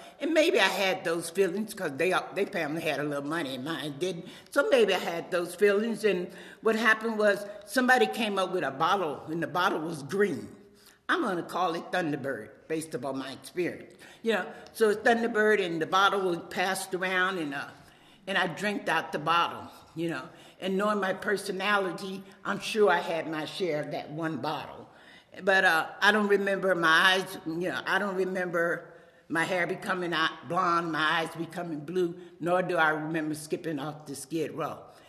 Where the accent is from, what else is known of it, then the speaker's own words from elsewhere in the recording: Louisiana, United States; And I say, I'm from Louisiana. You know, can't you tell by the accent?